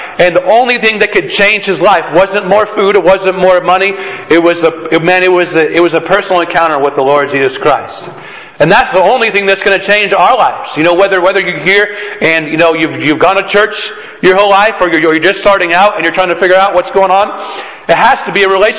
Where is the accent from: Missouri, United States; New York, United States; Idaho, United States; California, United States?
Idaho, United States; born there; also born or lived in Australia; Although I was born in Idaho, I lived in Australia. My mom is from Australia, so I'm not, you know, I've got dual citizenship there